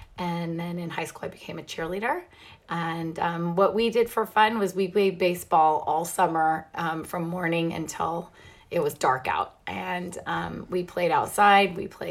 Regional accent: Fresno, California, United States; also born or lived in Clovis; I grew up in the Central Valley. I was born in Clovis, California, and I was raised in Fresno, California.

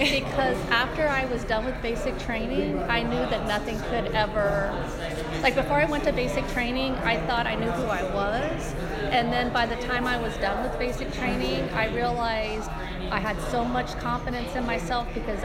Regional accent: Sabetha, Kansas, United States; born there; I was born in Sabetha, Kansas, in May of 1969.

